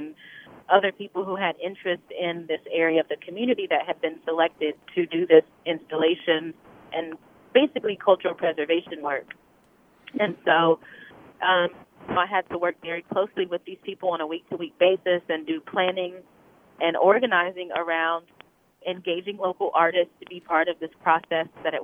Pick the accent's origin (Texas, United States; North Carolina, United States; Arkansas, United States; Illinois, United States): North Carolina, United States; Morganton; my upbringing, which was very much being raised in a village.